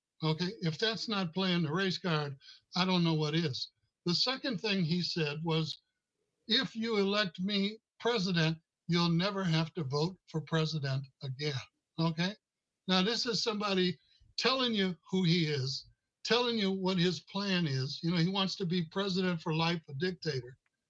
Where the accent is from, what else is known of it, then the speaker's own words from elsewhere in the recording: Minnesota, United States; And I said, the Midwest. And they said, well, what part of the Midwest? And I said, the upper Midwest. And they say, can you be more specific? And I'd say, sure, near the Canadian border.